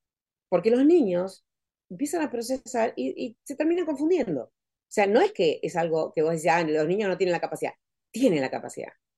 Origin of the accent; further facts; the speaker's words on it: Argentina; Vengo de Argentina, que es un país de no solo de libertad, sino de libertinaje bastante importante, sin ofender a los argentinos, yo soy argentina y muy honrada de serlo